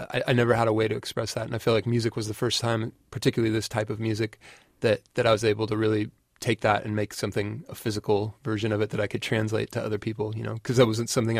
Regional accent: Sacramento, California, United States; I'm from Sacramento, and I lived here in the 90s, and some of the first shows I went to were at the Fillmore

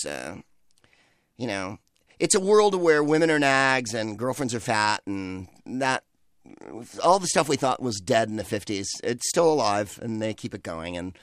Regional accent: California, United States; Growing up in the Bay Area and living in San Francisco as long as I did, I'm never in step with the mainstream.

